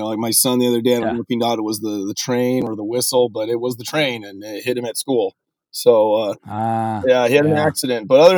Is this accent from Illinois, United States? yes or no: no; Washington, United States; moved away; based on my experience growing up in Washington State, playing high school football and other sports and really enjoying my high school experience.